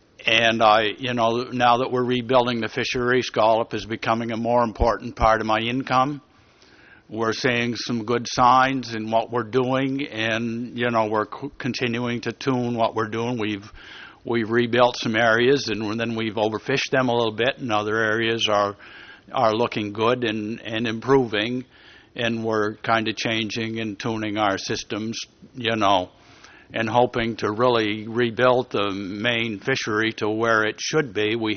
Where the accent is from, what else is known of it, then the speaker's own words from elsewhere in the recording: Trescott, Maine, United States; I'm from Trescott, Maine. I'm way down east, almost in Canada.